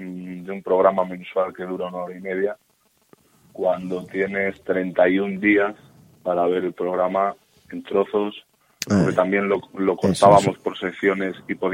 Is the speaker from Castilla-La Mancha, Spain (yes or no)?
yes; Toledo, Castilla-La Mancha, Spain; now in Madrid, Spain; yo pues desgraciadamente y no tan desgraciadamente me fui de Toledo en busca de trabajo en Madrid porque había muchísima más demanda y pues gracias a Dios lo he encontrado